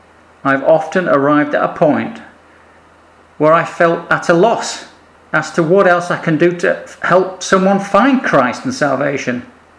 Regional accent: Yorkshire and the Humber, United Kingdom; With the added bonus, I guess, being a Yorkshireman, that I probably have saved a few quid too in not having to buy a new one of this, that and the other.

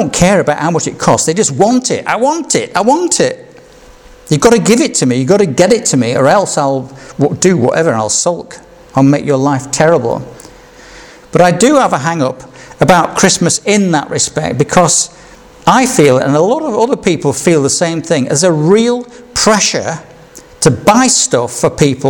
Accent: Yorkshire and the Humber, United Kingdom; And I can't blame it on being a Yorkshireman

